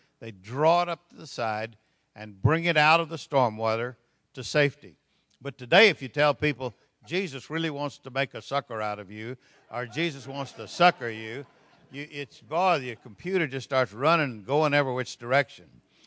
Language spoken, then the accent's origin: English; Texas, United States; also born or lived in South America; Now, I'm from Texas. Well, I'm born in South America, but I'm from Texas, and we talk a little slower there.